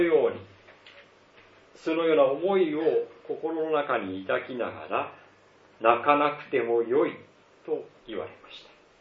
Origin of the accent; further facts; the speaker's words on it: Tohoku, Japan; born there; 私は東北の生まれなもんですから、